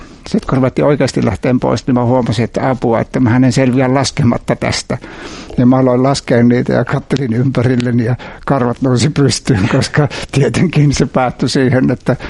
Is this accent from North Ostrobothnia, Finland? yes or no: yes; Vaala, North Ostrobothnia, Finland; also born or lived in Helsinki; Syntynyt Helsingissä, ja kun olin 2-vuotias, me muutettiin sitten Pelsolle, Vaalan kuntaan, Oulujärvellä, Histolle, sinne missä on vankila.